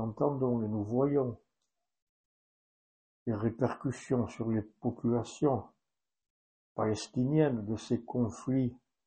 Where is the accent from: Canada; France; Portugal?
France; Et ici chez nous, en France, dans notre Église de France